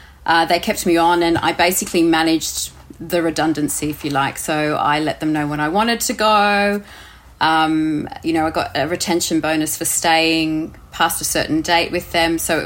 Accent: Australia; I always loved being Australian and coming from Australia and Australia in general

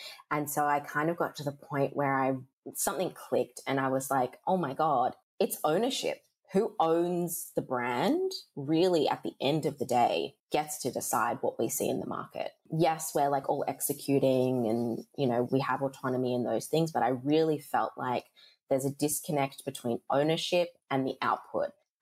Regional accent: Perth, Western Australia, Australia; kind of going back to this like idea of growing up in Perth, you don't understand often what the opportunities are because we don't have major head offices here

